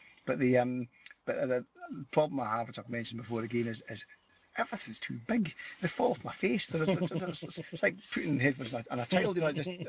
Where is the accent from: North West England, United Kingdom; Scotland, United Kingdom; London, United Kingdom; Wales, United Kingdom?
Scotland, United Kingdom; accent: Scottish; That's my pure Scottish accent.